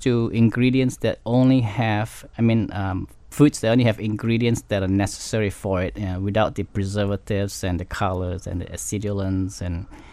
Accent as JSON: {"language": "English", "country": "Malaysia", "tie": "born or raised there", "said": "growing up in Malaysia. And in Malaysia, everybody's always eating."}